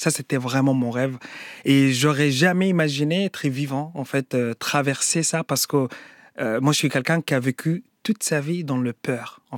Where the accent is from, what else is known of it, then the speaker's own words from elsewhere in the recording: Sudan; moved away; quand j'ai quitté le Soudan, j'avais pas le choix. Et le seul choix, c'était de partir en fait, d'arriver ici en Europe.